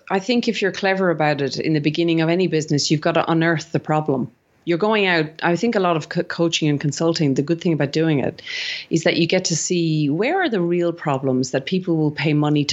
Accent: Ireland; now in Sydney, Australia; Northern Hemisphere people, because I'm actually originally Irish, if any of the listeners didn't pick up my accent.

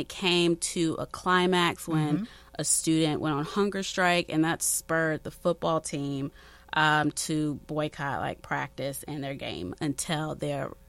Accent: Maryland, United States; Like, I grew up in Prince George's County, along with Joy.

